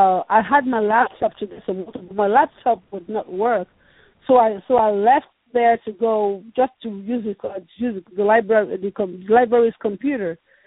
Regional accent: Nigeria; Can I tell you, I'm from Nigeria, I have an accent.

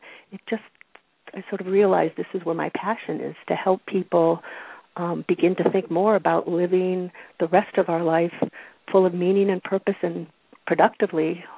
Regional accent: Pittsburgh, Pennsylvania, United States; born there; also born or lived in Connecticut / Indiana / Oakland, California; now in Brookline, United States; And I was born actually in Pittsburgh, Pennsylvania, and moved around as a kid. So I lived in Connecticut, I lived in Indiana, out in Oakland, California.

